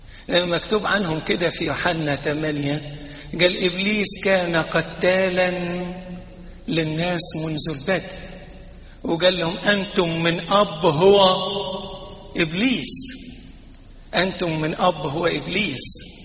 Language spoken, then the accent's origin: Arabic; Upper Egypt, Egypt; كان عندنا في الصعيد يقول لك إن حبك أكلك وإن كرهك قتلك